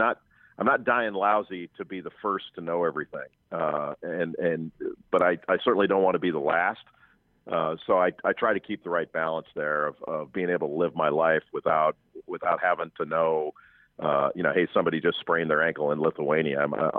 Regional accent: Los Angeles, California, United States; Yeah, I grew up in Los Angeles, so I'm a gigantic Dodger fan, and spent my younger years totally in love with the Dodgers.

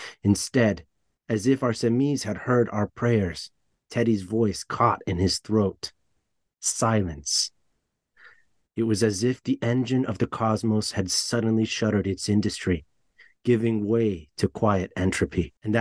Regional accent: Puerto Rico; growing up in Puerto Rico

